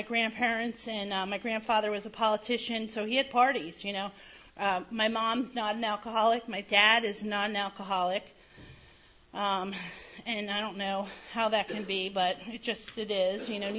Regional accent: New Jersey, United States; born there; And I was born in New Jersey. I came from a family that drank hard, and they played hard, worked hard

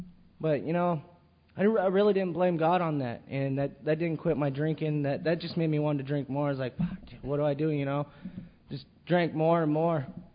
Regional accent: California, United States; also born or lived in Juneau, Alaska; I was raised in California. I was born in Alaska, Juneau, Alaska. And I was 2 years old when I moved here.

